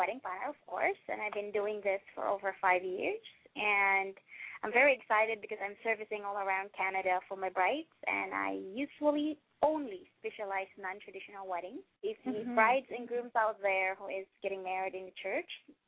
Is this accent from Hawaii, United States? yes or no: yes; Hawaii, United States; because I'm from Maui, I did my wedding in Maui in the beach